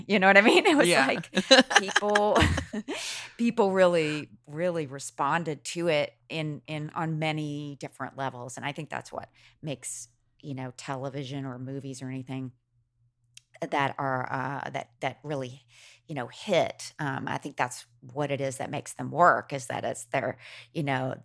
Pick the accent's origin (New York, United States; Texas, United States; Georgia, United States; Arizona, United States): Georgia, United States; Macon; you know, I grew up in Macon